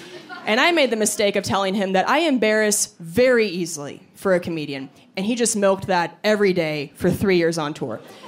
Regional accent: Washington, United States; So I'm from Washington State originally, and they just passed this new legislation

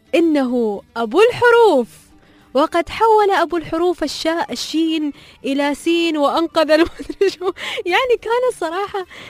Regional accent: United Arab Emirates; accent: Emirati; بلهجتنا الإماراتية

